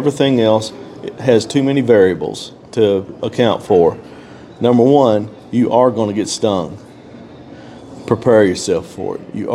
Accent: Kentucky, United States; I'm from Kentucky. What do you think? I got a knife.

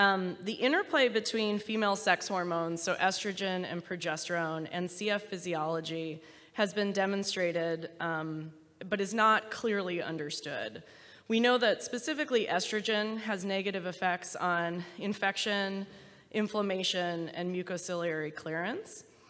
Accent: Pittsburgh, Pennsylvania, United States; As mentioned … I'm from Pittsburgh

